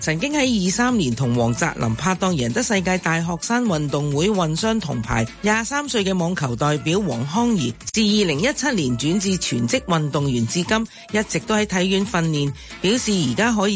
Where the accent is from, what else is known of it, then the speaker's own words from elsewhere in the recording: Hong Kong; 其实土生土长的香港人哪个不是